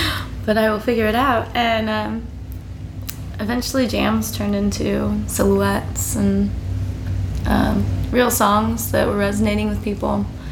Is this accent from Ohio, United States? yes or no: no; Nashville, Tennessee, United States; also born or lived in Memphis / Orange County; now in St. Louis, United States; Yeah, I'm from all over. I was born in Memphis, was there through a lot of my childhood, raised in South Nashville, and then I spent 6 years in Southern California in Orange County.